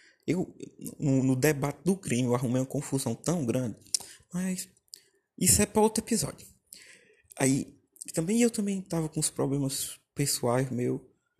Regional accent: Northeast Region, Brazil; Porque a gente é do Nordeste.

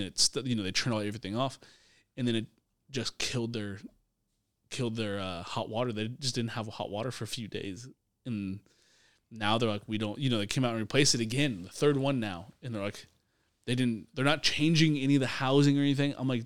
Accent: Northwest, United States; Yeah, we're from the Northwest, yeah.

